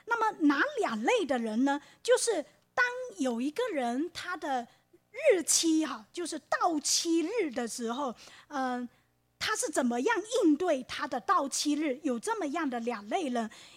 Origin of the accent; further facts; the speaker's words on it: Fujian, China; 我父亲在厦门过世，然后那个火化的那一天，有一个人按我们福建人讲的是半路死，用本地话半路死是非常不吉利